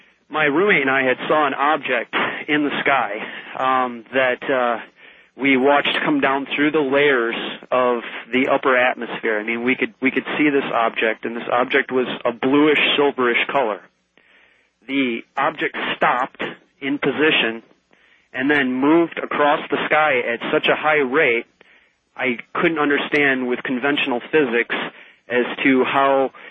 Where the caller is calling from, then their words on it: Rockton, Illinois, United States; I'm calling from Rockton, Illinois.